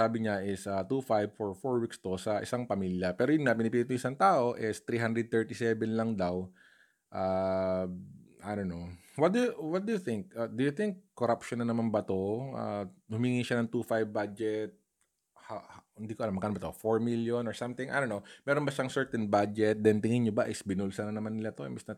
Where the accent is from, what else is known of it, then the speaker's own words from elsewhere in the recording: Olongapo, Central Luzon, Philippines; I'm from Olongapo po originally, and I've heard na meron ng positive sa Zambales, sa province near Olongapo.